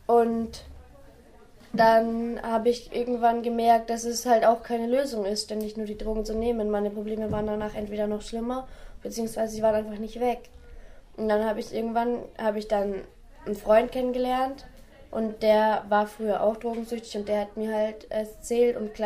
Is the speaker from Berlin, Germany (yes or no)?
yes; Berlin, Germany; ich komme aus Berlin-Kreuzberg und ich war früher mal drogenabhängig.